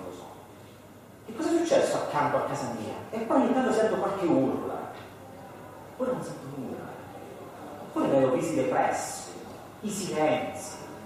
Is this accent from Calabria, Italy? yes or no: yes; Calabria, Italy; E faccio parlare una donna calabrese, perché noi siamo calabresi.